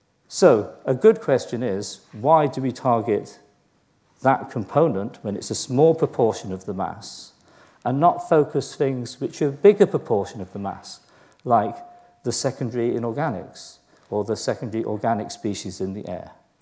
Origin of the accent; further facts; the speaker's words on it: London, United Kingdom; my data, a lot of it's going to come from London because I'm a Londoner